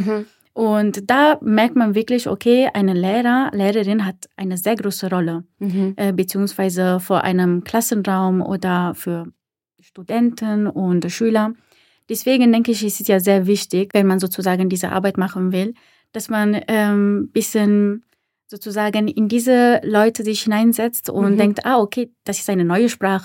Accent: Italy; German is a second language; moved away as an adult; now in Germany; ich bin in Italien geboren und aufgewachsen. Und dann, ich kam nach Deutschland, ganz spontan nach meinem Abitur, und ich konnte nicht mal Hallo sagen.

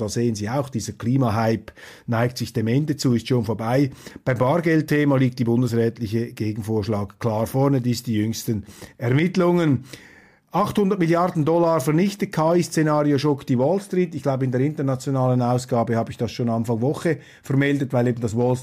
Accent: Switzerland; die ich mir also als Schweizer hier also wirklich tunlichst verbitte

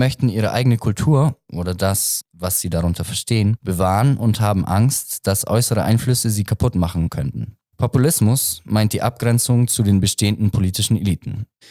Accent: Augsburg, Bavaria, Germany; Ich meine, ich komme aus Augsburg. Da hat weit über ein Drittel der Menschen einen Migrationshintergrund.

